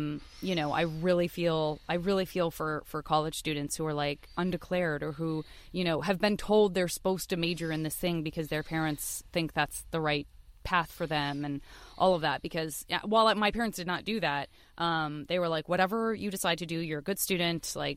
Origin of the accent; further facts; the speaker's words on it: Tucson, Arizona, United States; Well, I am from Tucson, Arizona, and I went to public school my whole youth